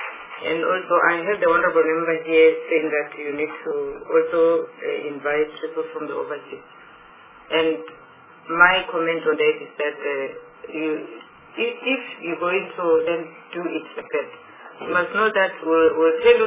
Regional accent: Limpopo, South Africa; I am from Limpopo.

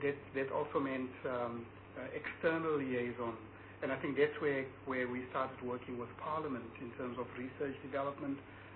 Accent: Johannesburg, Gauteng, South Africa; I was born in Johannesburg. I grew up there.

